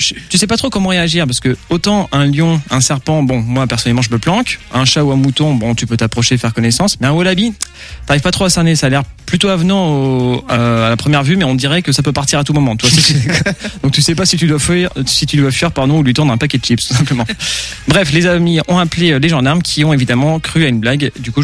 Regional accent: Pays de la Loire, France; je vous emmène chez moi, en Vendée

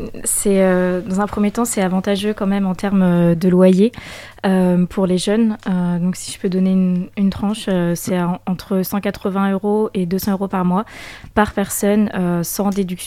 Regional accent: Angers, Pays de la Loire, France; je suis déjà originaire d'Angers, je vis déjà à Angers.

